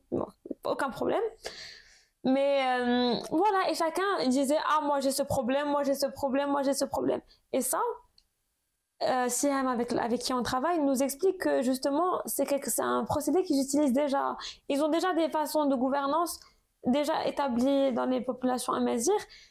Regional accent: Morocco; now in France; quand t'es en France en tant que Marocain et qu'on te perçoit comme ça

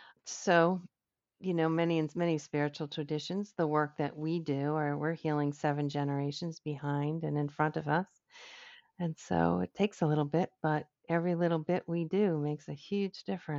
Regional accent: Boston, Massachusetts, United States; and I'm from Boston, so we've got this Puritan work ethic going here as well.

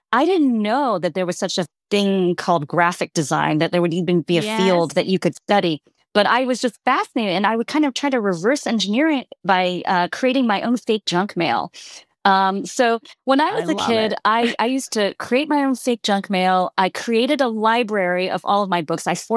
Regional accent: South Carolina, United States; I grew up in South Carolina. My parents were immigrants from Hong Kong.

